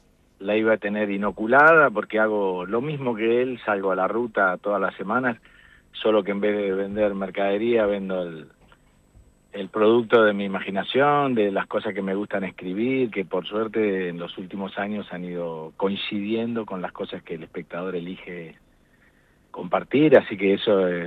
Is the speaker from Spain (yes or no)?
no; Paraná, Entre Ríos, Argentina; esas historias que yo vivía cuando era chico en Paraná, en mi barrio, algún día iban a interesarle a los demás